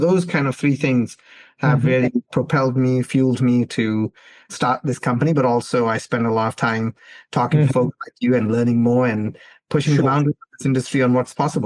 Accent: Pakistan; English is a second language; as an entrepreneur growing up in Pakistan and thinking that you can actually create things from nothing

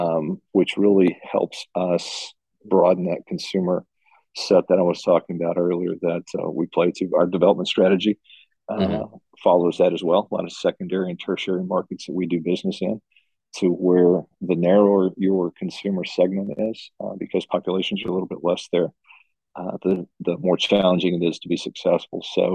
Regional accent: Dallas, Texas, United States; I think Dallas is going to be a great market for us. It's my hometown, born and raised there.

